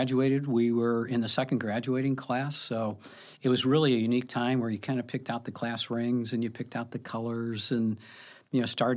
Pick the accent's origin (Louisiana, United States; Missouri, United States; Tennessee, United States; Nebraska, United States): Missouri, United States; University City; I grew up in University City, a lot of big trees, but when we were probably 8, 9, 10 years old, we used to have those little bow and arrows, and we would go squirrel hunting with bow and arrows in University City